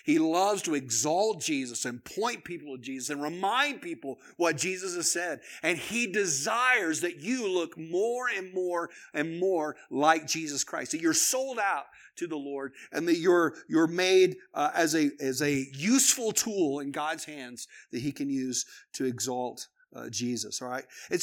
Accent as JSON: {"language": "English", "region": "Texas", "country": "United States", "tie": "born or raised there", "also_born_or_lived": "Oklahoma", "said": "I grew up in West Texas. Man, there's nothing out there but just flatland, wind, tornadoes."}